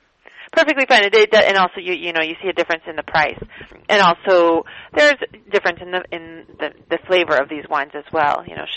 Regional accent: United States; now in Italy; I was shocked as an American to come and find what I figured was the equivalent of Italian Wonder Bread all over the place.

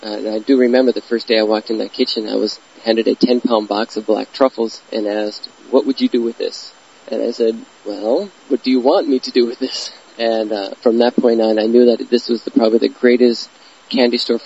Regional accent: North Dakota, United States; Well, growing up in North Dakota with farmers on one side of the family and restaurateurs on the other

